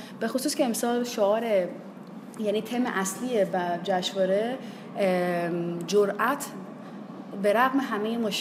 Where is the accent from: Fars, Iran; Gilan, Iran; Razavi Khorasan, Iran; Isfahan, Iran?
Fars, Iran; Shiraz; moved away as an adult; من شیرازی هستم